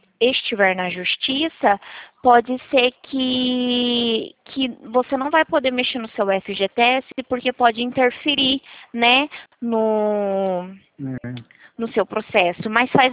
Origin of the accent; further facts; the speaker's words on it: Presidente Prudente, São Paulo, Brazil; Eu sou de Presidente Prudente, São Paulo.